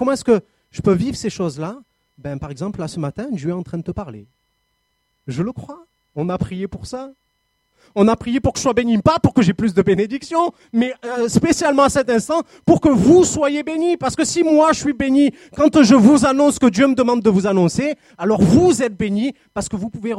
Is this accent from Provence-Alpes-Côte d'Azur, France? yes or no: yes; Marseille, Provence-Alpes-Côte d'Azur, France; J'avais pas envie de monter à Créteil, je suis marseillais à la base.